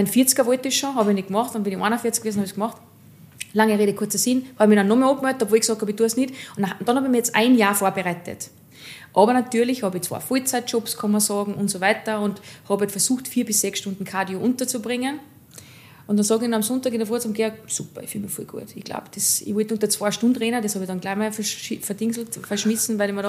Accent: Salzburg, Austria; ich bin aus dem Bongau

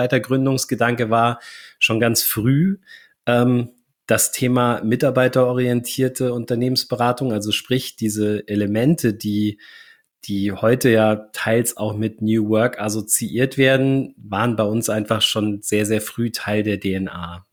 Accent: Hesse, Germany; meine Großeltern waren Bauern, mein Vater war Engländer groß geworden sind wir in der Nähe von Frankfurt

